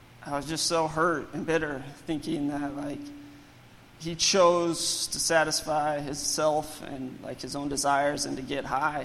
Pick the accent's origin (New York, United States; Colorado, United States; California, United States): California, United States; So I grew up in California on a farm, and we worked the farm